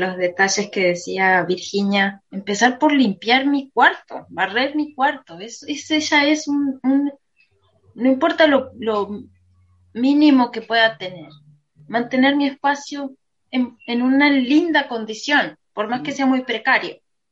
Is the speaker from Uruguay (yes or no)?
yes; Uruguay; Soy uruguaya